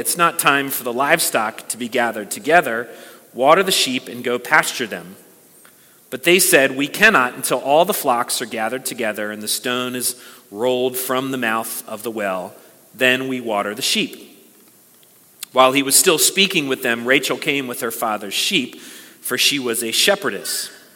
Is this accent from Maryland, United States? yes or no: yes; Baltimore, Maryland, United States; whenever I travel and I tell folks that I'm from Baltimore, maybe you've run into this as well